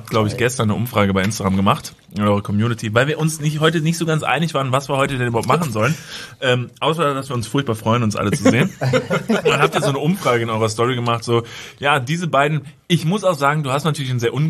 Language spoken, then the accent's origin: German; Germany; aber da ist man natürlich als Deutscher, der in so einem Luxusland lebt